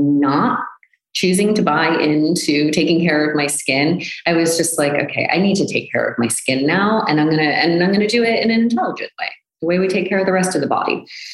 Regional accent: United States; I was like, oh yeah, I'm not, because I'm American. It's not in our culture.

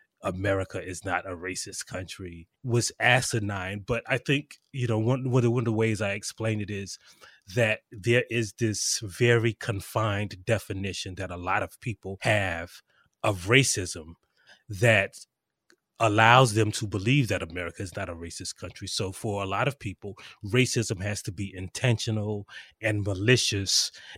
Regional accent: South Carolina, United States; I am actually from South Carolina. So, you know, I am familiar with Tim Scott.

